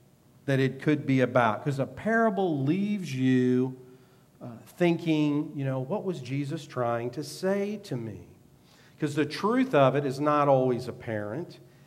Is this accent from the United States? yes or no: yes; United States; that's really what the kingdom of heaven or the kingdom of God is to me as an American.